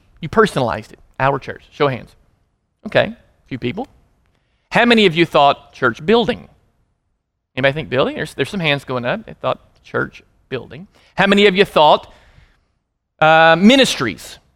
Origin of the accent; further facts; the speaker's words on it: Memphis, Tennessee, United States; Where are you from? What do you do? And we said, well, we're from Memphis. And for whatever reason, the reaction of people in Colorado when we told them we were from Memphis was, really?